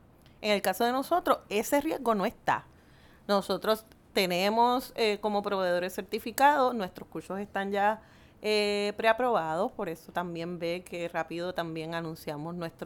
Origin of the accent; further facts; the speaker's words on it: Juana Díaz, Puerto Rico; yo que soy de Juana Díaz siempre hago el planteamiento